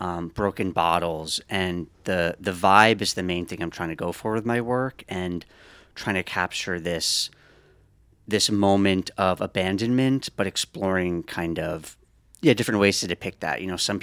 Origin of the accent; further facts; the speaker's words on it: Brooklyn, New York, United States; now in Newburgh, United States; So I grew up in Brooklyn and I moved to Newburgh in the Hudson Valley about 4 years ago.